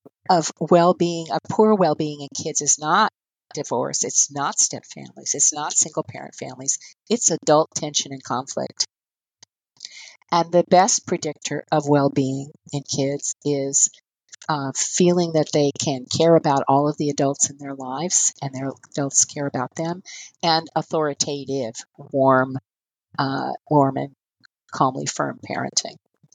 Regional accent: California, United States; born there; now in Boston, United States; I was born in California, but my daughter was raised here in Boston.

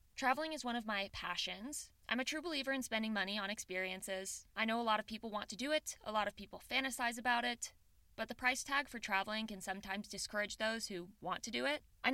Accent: Midwest, United States; I'm from the Midwest, where an 11-hour drive across the states is nothing

